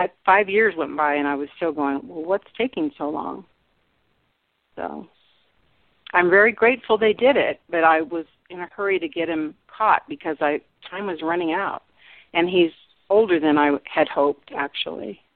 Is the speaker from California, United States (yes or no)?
yes; Sacramento, California, United States; see, I'm from Sacramento, and I really literally I covered all the same areas he did